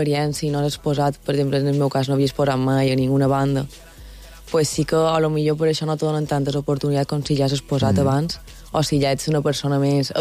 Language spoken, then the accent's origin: Catalan; Palma, Balearic Islands, Spain; jo soc de Palma.